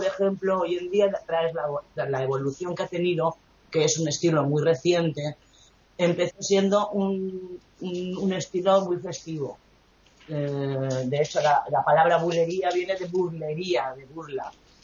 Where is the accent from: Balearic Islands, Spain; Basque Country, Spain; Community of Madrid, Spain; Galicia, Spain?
Balearic Islands, Spain; teniendo la mitad de mi familia, que son de Málaga, por mi madre, pues me daba mucha rabia estar en Mallorca, en el sitio donde no tenía el flamenco como algo que lo ves desde pequeño, y me daba mucha rabia como española no conocer nada de flamenco